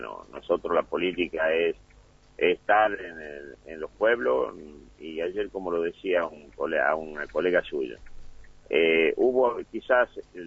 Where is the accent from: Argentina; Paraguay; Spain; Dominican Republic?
Argentina; todos somos argentinos